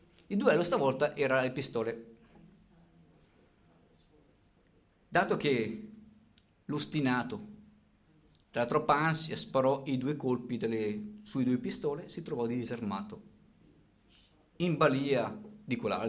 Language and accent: Italian; Lombardy, Italy; da bergamasco duro quanto sono, non mollo.